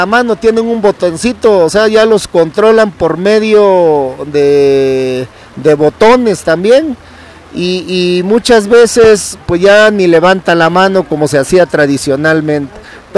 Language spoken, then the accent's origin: Spanish; Oaxaca, Mexico; la que estamos realizando nosotros como maestros oaxaqueños